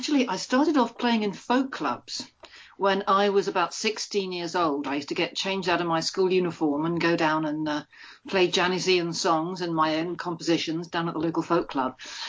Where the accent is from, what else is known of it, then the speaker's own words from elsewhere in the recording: Jersey; it had always been a wallpaper to my life, growing up in Jersey, because both my parents had grown up as children in the occupation